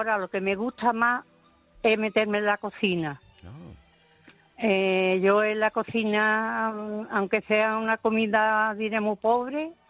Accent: Sanlúcar de Barrameda, Andalusia, Spain; Yo no sé si por mi forma de hablar sabes a dónde pertenezco.

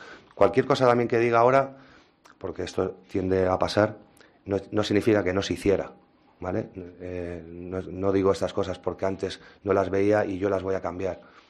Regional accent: Tarragona, Catalonia, Spain; sabéis que soy de Tarragona, mi madre, mis hermanos, mis sobrinos viven en Tarragona y vengo habitualmente a verlos cuando puedo.

